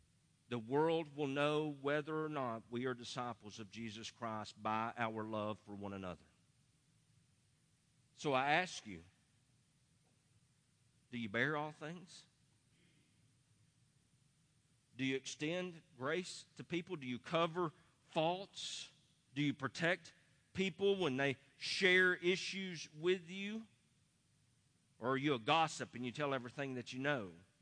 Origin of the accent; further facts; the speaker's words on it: the South, United States; How can I be one with some of you Yankees as a Southerner?